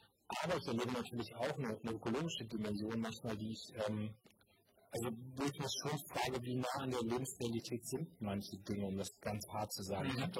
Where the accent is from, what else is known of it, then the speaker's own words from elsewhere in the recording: Münster, North Rhine-Westphalia, Germany; in meinem Heimatort Münster